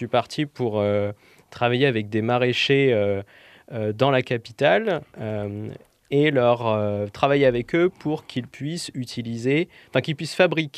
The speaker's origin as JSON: {"language": "French", "town": "Aix-en-Provence", "region": "Provence-Alpes-Côte d'Azur", "country": "France", "said": "je viens d'Aix-en-Provence, je suis provençal"}